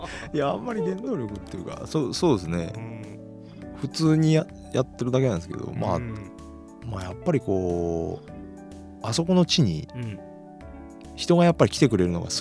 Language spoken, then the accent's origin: Japanese; Yamanashi, Japan; 山梨は、はい、まあ私のふるさとですね、